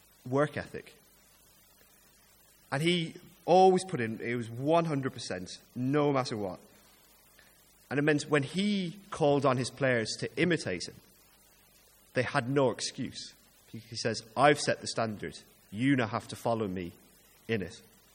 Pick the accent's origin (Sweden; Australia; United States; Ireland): Ireland; This is more because I'm an Irish man